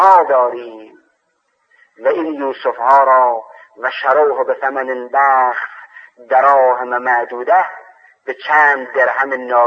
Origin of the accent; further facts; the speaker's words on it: Khorasan, Iran; من خودم که اهل خراسان هستم و اهل اون منطقه هستن،